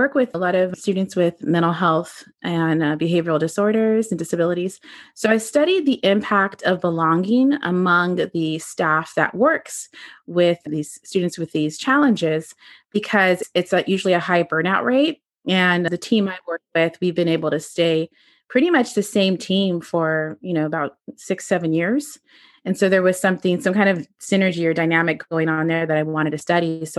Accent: Canada; born there; I was born in Canada. It's random because because my father's a physician and that was one of the places he was doing his training. So I was there for like a whole month after I was born.

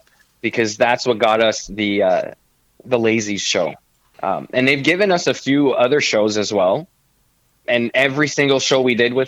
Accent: Edmundston, New Brunswick, Canada; Yeah, I'm from New Brunswick, a small town called Edmundston.

